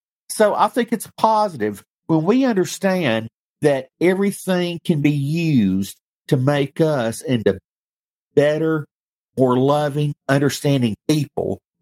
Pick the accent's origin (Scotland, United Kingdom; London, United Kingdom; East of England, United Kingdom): Scotland, United Kingdom; I'm from Scotland.